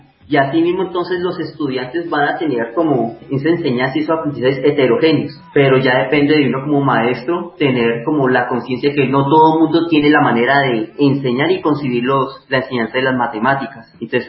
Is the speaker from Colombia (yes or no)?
yes; Colombia; como muchos colombianos